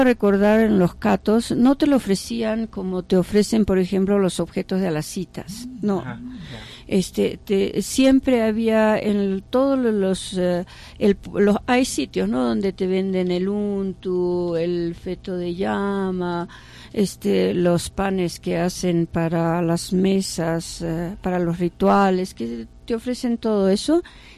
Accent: Cairani, Tacna, Peru; me hizo acordar mi niñez, ¿no?, en el campo, en Cairani. Yo soy de Cairani

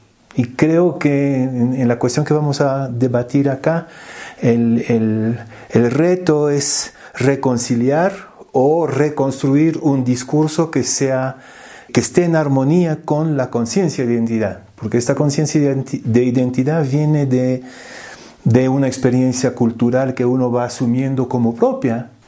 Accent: Peru; hace 50 años ser peruano era como una fatalidad, ¿no? ¿Qué vamos a hacer? Pues somos peruanos, ¿ya?

